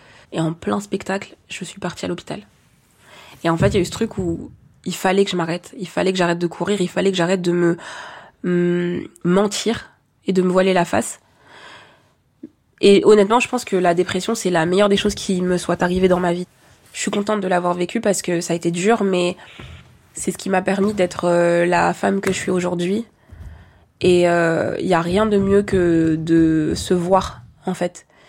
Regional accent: Valence, Auvergne-Rhône-Alpes, France; also born or lived in Isère; Moi, je suis née à Valence, dans la Drôme. J'ai vécu mes premières années de vie. Puis ensuite, j'ai déménagé du coup en Isère.

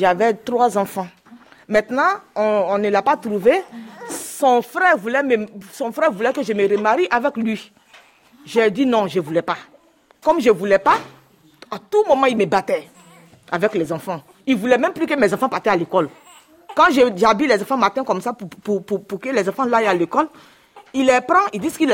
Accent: Côte d’Ivoire; now in France; Moi, je viens de la Côte d'Ivoire.

